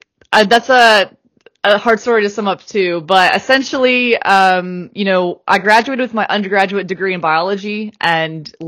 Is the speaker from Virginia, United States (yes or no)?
no; Raleigh, North Carolina, United States; Oh, I'm from Raleigh-Durham, North Carolina, USA.